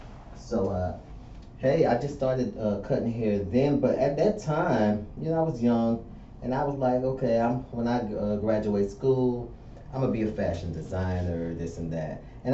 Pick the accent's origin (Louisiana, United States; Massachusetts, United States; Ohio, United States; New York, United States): Louisiana, United States; Ville Platte; I'm originally from Ville Platte, Louisiana.